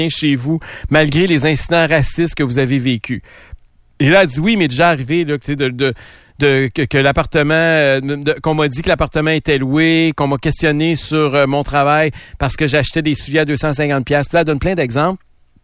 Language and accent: French; Quebec, Canada; en tant que Québécoise noire